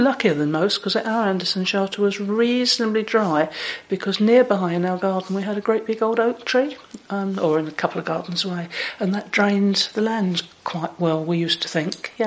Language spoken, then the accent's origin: English; London, United Kingdom; also born or lived in Hackney; I was born in Hackney in London, within the sound of Bow Bells.